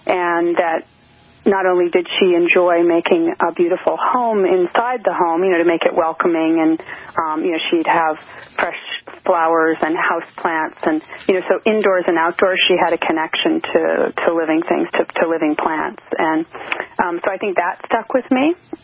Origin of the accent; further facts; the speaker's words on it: Douglaston, New York, United States; Oh, I grew up in Douglaston, Queens, which is sort of where Long Island and New York City, it's like right on the border of the last town, one of the last towns in New York City, technically.